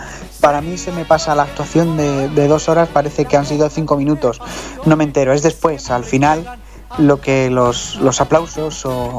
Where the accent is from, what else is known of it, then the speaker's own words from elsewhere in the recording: La Cabrera, Community of Madrid, Spain; perderte por el campo, por estas dehesas que tenemos el privilegio en mi pueblo de la Cabrera, pues te dan vida.